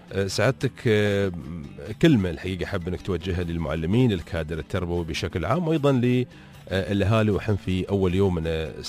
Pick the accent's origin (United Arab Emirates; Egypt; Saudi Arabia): United Arab Emirates; عندنا في الإمارات